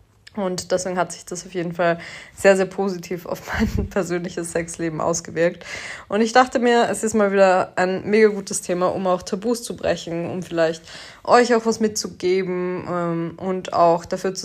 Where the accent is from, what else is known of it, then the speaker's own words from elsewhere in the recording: Styria, Austria; Ich komme ja aus einem kleineren Ort in der Nähe von Graz, aber trotzdem ist Graz irgendwo meine Heimat